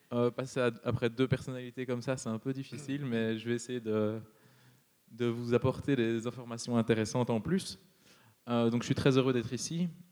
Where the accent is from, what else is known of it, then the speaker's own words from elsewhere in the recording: Brussels, Belgium; D'abord, je suis bruxellois